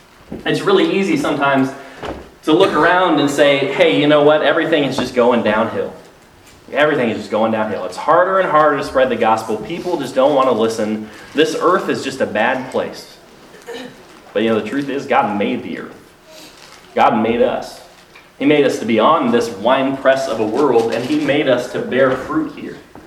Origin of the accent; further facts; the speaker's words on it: Tampa, Florida, United States; a gentleman in my hometown. It's more like a home city, Tampa.